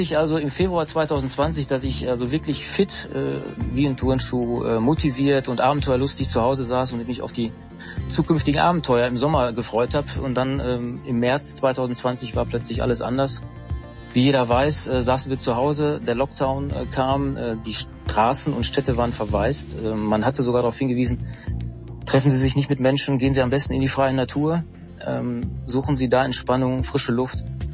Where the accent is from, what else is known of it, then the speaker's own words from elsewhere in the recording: Bochum, North Rhine-Westphalia, Germany; Man macht einfach die Augen ja nicht auf, wenn man durch Bochum fährt. Gerade als Bochumer fährt man von A nach B